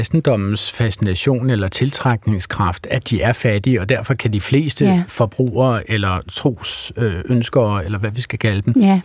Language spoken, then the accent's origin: Danish; Wales, United Kingdom; now in Denmark; jeg er barnefødt i Wales og har sådan et bisproget forhold til julesalmer, så jeg kan en masse af de engelske.